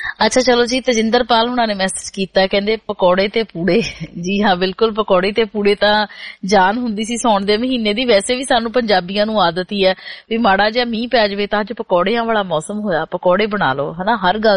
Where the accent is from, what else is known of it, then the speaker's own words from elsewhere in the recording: Punjab, India; ਮੈਂ ਦੁਆਬੇ ਤੋਂ ਹਾਂ ਔਰ ਉਹ ਦੁਆਬਾ ਜਿਹੜਾ ਹੁਸ਼ਿਆਰਪੁਰ ਵਾਲੀ ਸਾਈਡ ਆ